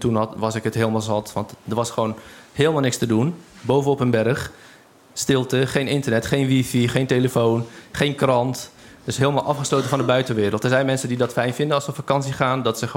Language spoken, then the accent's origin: Dutch; Tetouan, Tanger-Tetouan-Al Hoceima, Morocco; now in Netherlands; Dan heb je echt een puntje zo en tegenover Spanje heb je dan Tetouan. Dat ligt naast Tanger. Tanger is wat bekender bij mensen hier. Het was onze thuishaven. Maar we komen oorspronkelijk uit Tavarsit. Tenminste, mijn opa en oma die komen daar vandaan.